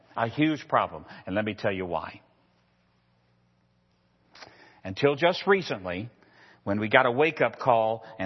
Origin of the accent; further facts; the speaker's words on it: Virginia, United States; Now, I'm a Southerner. I'm from Virginia. So we're talking family talk here now, okay?